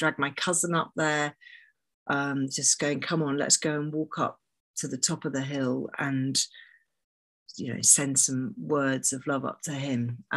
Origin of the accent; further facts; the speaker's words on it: London, United Kingdom; now in Somerset, England; I grew up in London, but I'm actually, my grandparents did live in Somerset. So I used to come even as a kid.